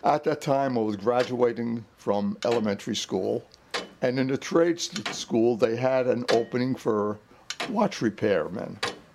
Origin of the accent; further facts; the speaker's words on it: Brooklyn, New York, United States; born there; I was born in Brooklyn in 1925, on November 7th. In fact, today's my birthday. I just turned 82.